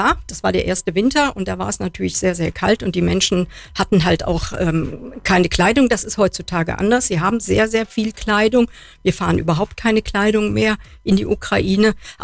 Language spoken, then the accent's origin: German; Dortmund, North Rhine-Westphalia, Germany; also born or lived in Frankfurt; Ich komme eigentlich aus Dortmund, also aus dem Ruhrpott, habe aber dann sehr lange im Frankfurter Raum gearbeitet.